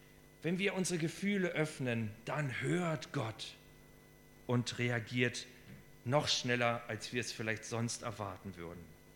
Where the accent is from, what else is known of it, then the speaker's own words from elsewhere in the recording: Germany; Als Deutsche sind wir sehr verkopft.